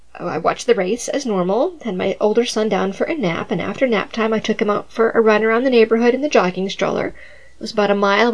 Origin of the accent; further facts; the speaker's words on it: Massachusetts, United States; I'm a local girl. I was born and raised in the Boston suburbs.